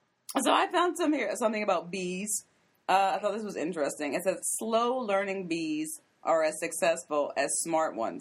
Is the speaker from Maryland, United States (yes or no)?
yes; Maryland, United States; Okay, I'm from Maryland. I'm just looking at you because you said crabbers. Excuse me? I grew up eating crabs.